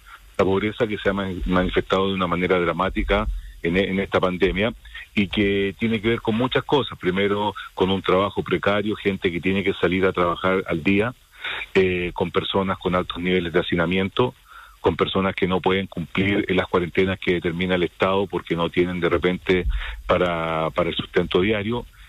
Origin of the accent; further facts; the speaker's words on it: Pedro Aguirre Cerda, Santiago Metropolitan Region, Chile; Pero yo que así me crié y vivo en Pedro Aguirre Cerda